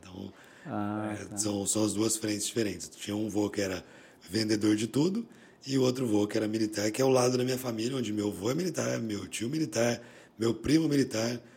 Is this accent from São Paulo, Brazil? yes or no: yes; Campinas, São Paulo, Brazil; Eles se casaram, eu nasci lá em Campinas. E eu era o primeiro filho, né, e primeiro neto dos dois lados. E frequentei Campinas minha vida toda